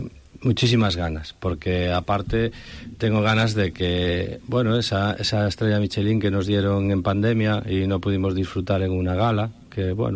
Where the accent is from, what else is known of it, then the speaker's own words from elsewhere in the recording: Ourense, Galicia, Spain; el restaurante de tu ciudad, donde naciste, donde ibas a la droguería a comprar pues los recaos que te mandaban tus padres, pues ahora tienes el restaurante allí y ver que eso funciona y ver que la gente de Orense pues está orgullosa